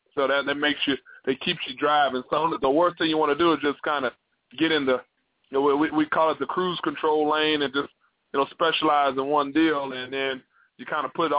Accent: Houston, Texas, United States; Houston, Texas. And graduated from North Shore High School on the east side of Houston, Texas.

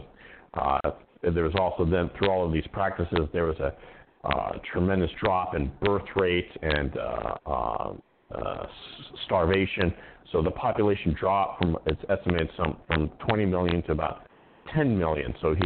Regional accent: Minneapolis, Minnesota, United States; where I grew up in Minneapolis, Minnesota

